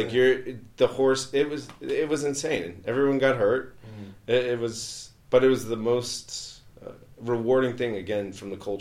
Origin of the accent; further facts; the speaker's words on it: Georgia, United States; I thought I was going to go like a local university close to where I grew up in Georgia.